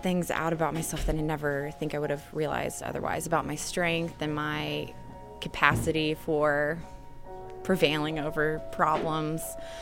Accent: Nashville, Tennessee, United States; I am 26 years old, and I'm from Nashville, Tennessee.

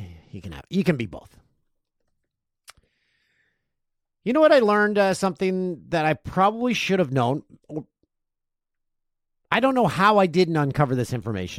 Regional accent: Peterborough, Ontario, Canada; my hometown of Peterborough, Ontario, home of the Peterborough Petes.

